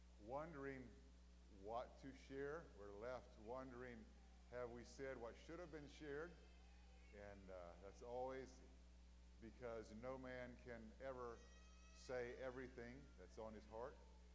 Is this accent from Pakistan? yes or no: no; Auburn, Kentucky, United States; I grew up near Russellville, Auburn, Kentucky, which is one of the areas where the Shakers had their settlement.